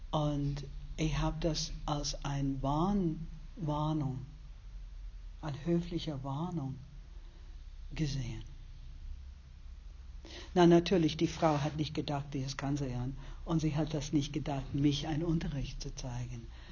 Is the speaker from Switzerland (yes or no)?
no; New York, United States; German is a second language; ich bin in der South Bronx aufgewachsen.